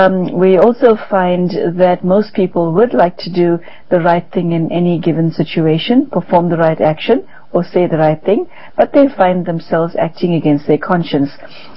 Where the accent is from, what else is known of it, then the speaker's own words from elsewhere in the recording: South Africa; and I come from South Africa.